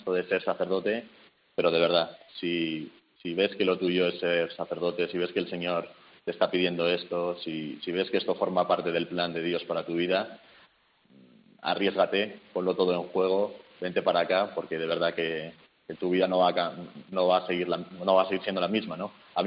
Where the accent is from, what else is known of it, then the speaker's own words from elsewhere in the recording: Pozuelo de Alarcón, Community of Madrid, Spain; Yo soy de un poquito más arriba, soy de Pozuelo